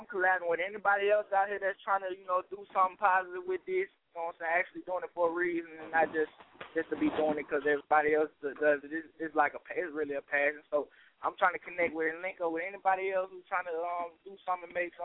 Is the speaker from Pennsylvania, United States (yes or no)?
no; Tuskegee, Alabama, United States; I'm from Tuskegee, Alabama. It's a very small community. We don't have much. It's a black community, and we don't have much.